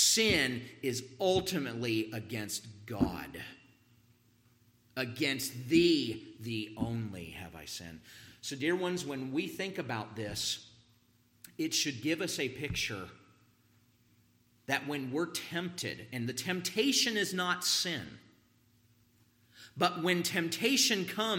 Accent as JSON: {"language": "English", "region": "Ohio", "country": "United States", "tie": "born or raised there", "said": "I remember thinking about this, even when I was an unsaved boy growing up in Ohio."}